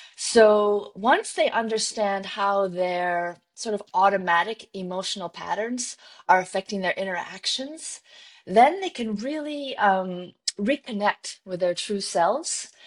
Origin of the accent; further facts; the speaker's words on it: Iowa, United States; I grew up in Iowa.